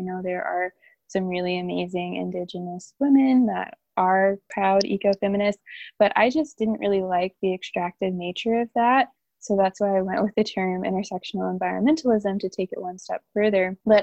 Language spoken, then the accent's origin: English; United States; Yeah, so if I take it back to my ancestors, because I'm African American, they were stolen from their land and they were shipped here to the United States on boats.